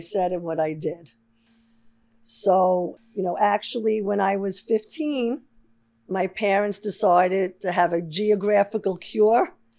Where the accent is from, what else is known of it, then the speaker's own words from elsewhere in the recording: Forest Hills, New York, United States; Growing up in Forest Hills, I would walk to high school and I would actually smoke pot.